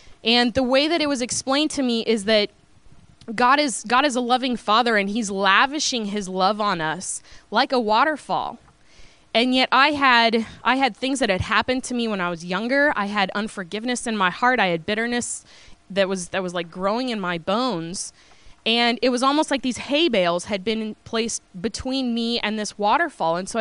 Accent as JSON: {"language": "English", "region": "Oregon", "country": "United States", "also_born_or_lived": "Uganda", "said": "So I am originally from Oregon, and I lived in Uganda for 3 years. And now I've come back to the States"}